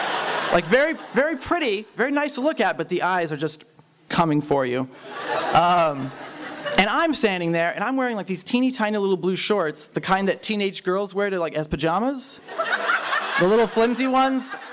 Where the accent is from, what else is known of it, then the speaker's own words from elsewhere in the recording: the South, United States; but, you know, I'm from the South. I know about wrestling.